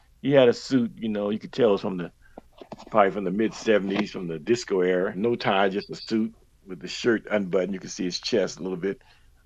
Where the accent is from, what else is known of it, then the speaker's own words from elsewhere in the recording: Miami, Florida, United States; I'm originally from Miami. I grew up in Miami, Carroll City.